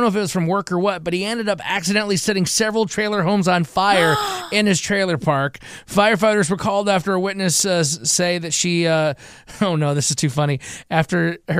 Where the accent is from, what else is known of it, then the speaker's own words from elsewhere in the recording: Michigan, United States; Gotta go to my home state of Michigan for today's dummy of the day.